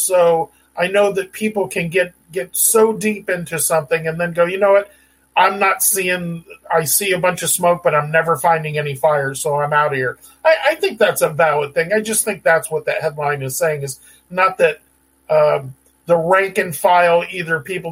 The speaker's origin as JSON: {"language": "English", "town": "San Diego", "region": "California", "country": "United States", "tie": "born or raised there", "said": "For me, I grew up in San Diego. I grew up around military."}